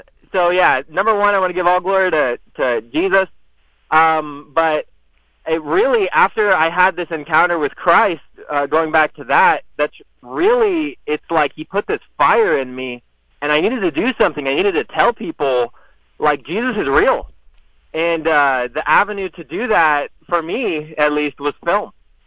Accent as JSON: {"language": "English", "town": "Tampa", "region": "Florida", "country": "United States", "tie": "born or raised there", "said": "Yeah, so I grew up in Tampa, Florida, and I grew up kind of going to church on and off with my family"}